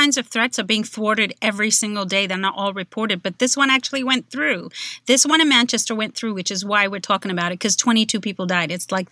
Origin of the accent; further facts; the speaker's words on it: Kuwait; now in United States; So I grew up in Kuwait.